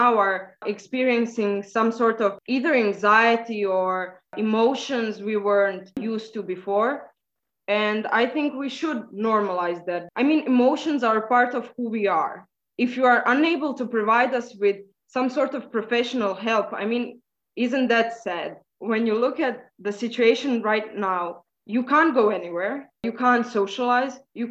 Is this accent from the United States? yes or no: no; Zagreb, City of Zagreb, Croatia; I am actually from Zagreb.